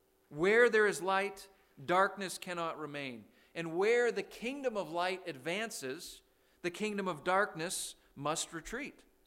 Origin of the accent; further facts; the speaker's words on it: Saskatchewan, Canada; I grew up in Canada. I grew up in the province of Saskatchewan. We have provinces instead of states.